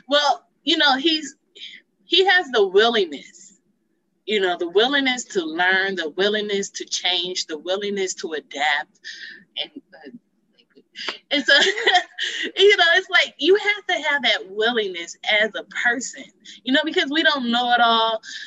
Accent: Los Angeles, California, United States; And me, I go, hey, I'm native from Crenshaw High.

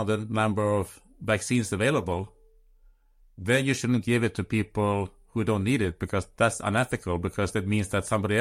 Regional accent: Sweden; English is a second language; Yeah, but I'm from Europe, from Sweden. So we don't. That's not part of my culture to do that.

